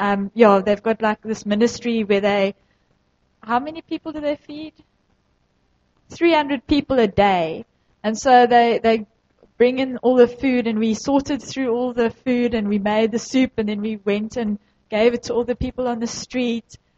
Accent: KwaZulu-Natal, South Africa; I grew up in Natal. And I can tell you, I didn't know Natal. I grew up there.

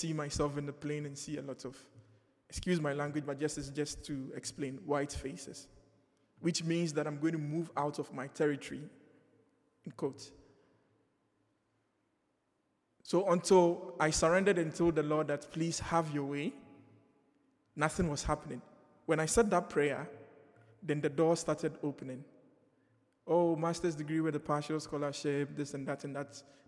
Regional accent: Ghana; I am a very patriotic Ghanaian and an African at large. I believe I could make it in my home country. I don't need to travel whatsoever.

